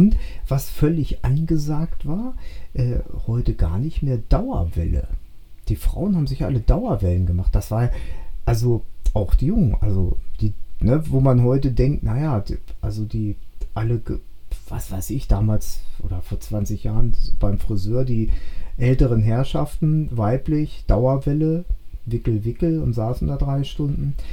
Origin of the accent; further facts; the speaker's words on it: West Germany, Germany; also ich als Wessi